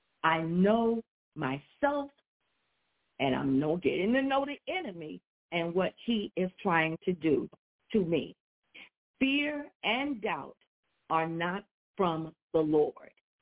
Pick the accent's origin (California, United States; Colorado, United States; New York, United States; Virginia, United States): New York, United States; I've never been out of New York, even though I was born here. I was raised in New York.